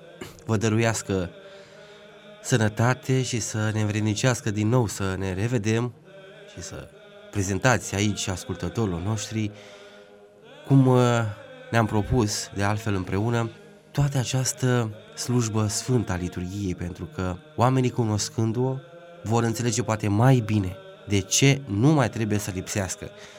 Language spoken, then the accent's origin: Romanian; Romania; chiar acolo, în satul meu natal, undeva în România, într-o comună